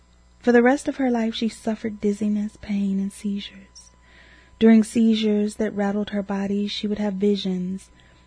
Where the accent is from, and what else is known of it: England, United Kingdom; born or raised there